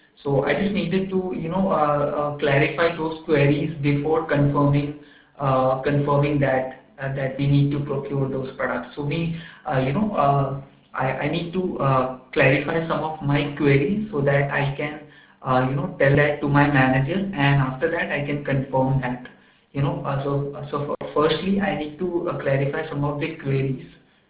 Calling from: India; I'm calling from India, but we have also have our branches in Germany, Europe.

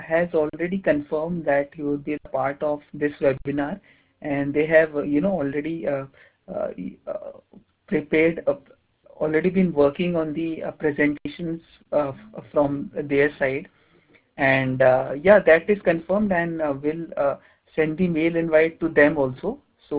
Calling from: India; I'm calling from India from the company called BIS Research.

